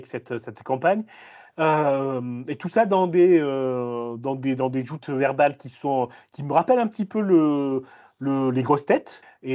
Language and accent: French; United States; accent: American; French is a second language; Alors, avec mon accent américain, ça donne Unreal